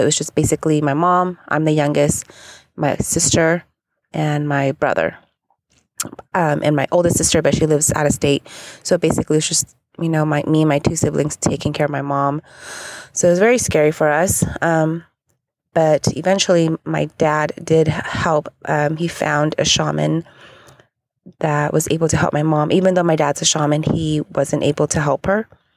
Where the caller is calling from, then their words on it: California, United States; I'm calling from California.